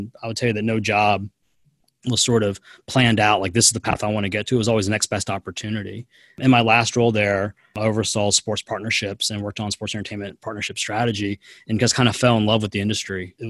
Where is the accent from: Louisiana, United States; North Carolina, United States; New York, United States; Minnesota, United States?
North Carolina, United States; also born or lived in New Hampshire / Atlanta; so I'm first generation Asian American here in the U.S. My family immigrated to the U.S. in the 70s. I grew up in North Carolina, a small town north of Charlotte, and I went to high school in New Hampshire and then college and grad school in Atlanta.